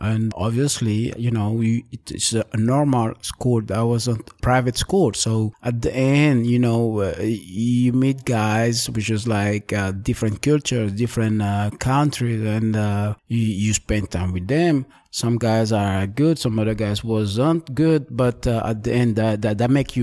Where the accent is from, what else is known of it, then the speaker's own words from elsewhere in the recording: Paris, Île-de-France, France; I had to be away from the area where I grew up in Paris for a certain period because it wasn't really good things I did.